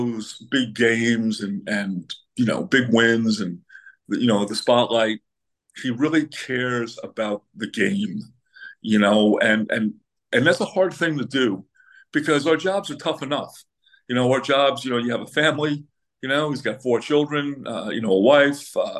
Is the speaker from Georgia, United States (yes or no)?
no; Hempstead, New York, United States; I was from Hempstead High School on Long Island.